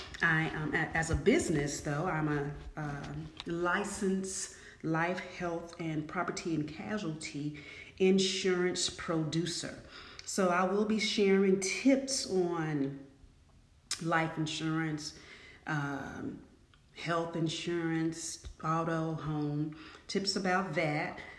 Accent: Atlanta, Georgia, United States; I'm from Atlanta, Georgia

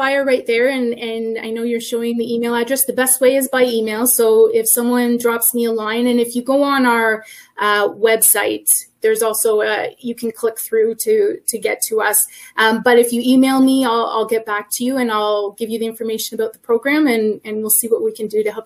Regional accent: Sarnia, Ontario, Canada; I was born and raised in Sarnia

